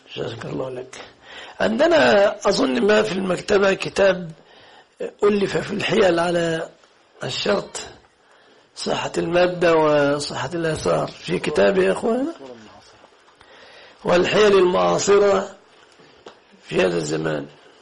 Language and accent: Arabic; Egypt; عندنا في مصر الأزهر بيقيم الدية ب36 كيلو جرام فضة